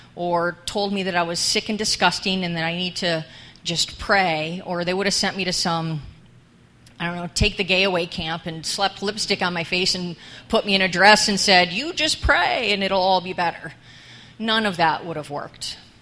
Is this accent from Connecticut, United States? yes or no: no; Buffalo, New York, United States; now in New Jersey, United States; I grew up in New York, Western New York, Buffalo Bill area, sorry. I've been in Jersey for 23 years now, so I'm definitely a Giants fan.